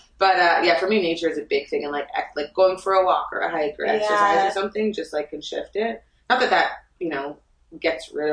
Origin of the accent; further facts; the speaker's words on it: Canada; I'm so sorry. I'm Canadian.